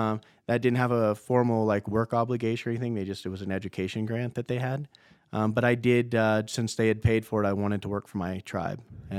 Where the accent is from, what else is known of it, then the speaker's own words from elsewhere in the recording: Modoc, California, United States; So I'm a Yurok tribal member, right? I was born and raised in Modoc, California. I'm not sure if people are familiar with that, but that's actually right across the border here, about an hour and a half, 2 hours away. So I grew up in the area.